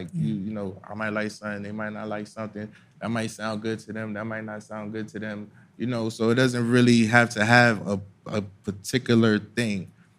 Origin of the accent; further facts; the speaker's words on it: New York City, New York, United States; I love the Knicks because I'm from here.